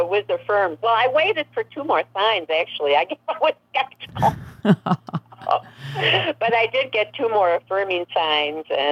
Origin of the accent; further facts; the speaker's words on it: Illinois, United States; I found a small Unity congregation near my home where I grew up in the Chicago suburbs, where I was raising my family.